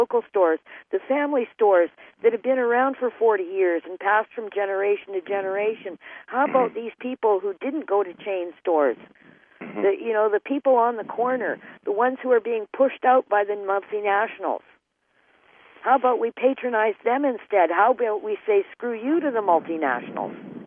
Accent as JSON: {"language": "English", "country": "Canada", "said": "as a Canadian, I have limited knowledge of the U.S. Constitution"}